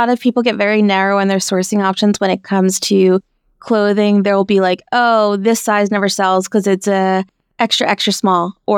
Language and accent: English; Philadelphia, Pennsylvania, United States; moved away; and Southern California has really been my home, even though I grew up on the East Coast.